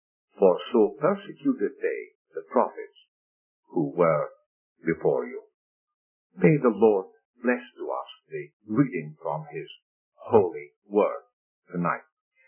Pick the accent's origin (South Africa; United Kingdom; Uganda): United Kingdom; Scotland; When I was growing up in Scotland, there was a group of preachers that were going around